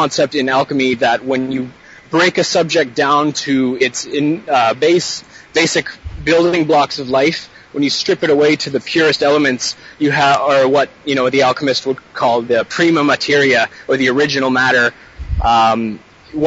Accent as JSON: {"language": "English", "town": "Victoria", "region": "British Columbia", "country": "Canada", "said": "We're originally from Vancouver, Vancouver Island, a city called Victoria, yeah, in British Columbia, here in Canada. And I'm not sure if anyone has been there, but it's a retirement community, a lot of young families, very sheltered."}